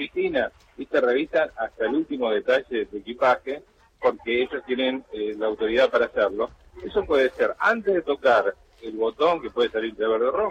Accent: Argentina; somos seres humanos, somos argentinos

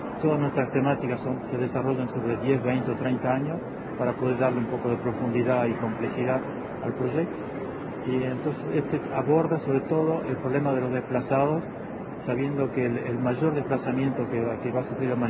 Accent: Argentina; now in Paris, France; poder volver a Argentina y poder hacer algo en mi país. Después de tantos años, hace 35 años que vivo en París. Y bueno, como argentino es una alegría.

